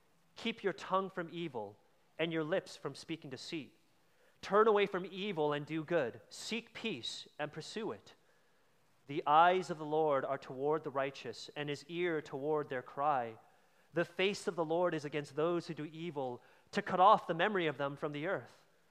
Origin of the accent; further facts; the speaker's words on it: Toronto, Ontario, Canada; now in St. Thomas, Canada; I'm from Toronto originally, born and raised, and so being in London actually feels maybe a little more familiar to me than moving to a small town.